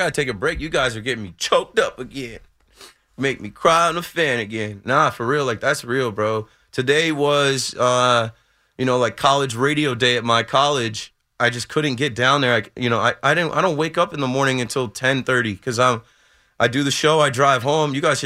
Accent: New Jersey, United States; I'm a Monmouth guy. I was born in Monmouth Medical Center. Like, I grew up in Monmouth County.

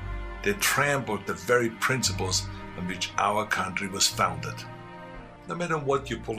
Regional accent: Austria; now in United States; I grew up in Austria.

